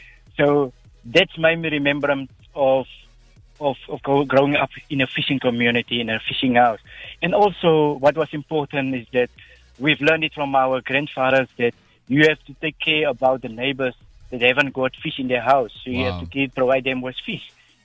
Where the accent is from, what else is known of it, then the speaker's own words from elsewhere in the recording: Lamberts Bay, Western Cape, South Africa; growing up in Lamberts Bay where I've been born in a fisher family, you know.